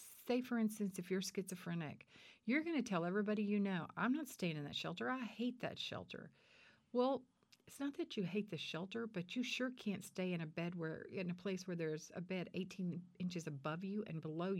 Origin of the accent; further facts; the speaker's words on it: Marlin, Texas, United States; also born or lived in Brownwood; I'm actually from Marlin. I was born in Brownwood, raised in Marlin.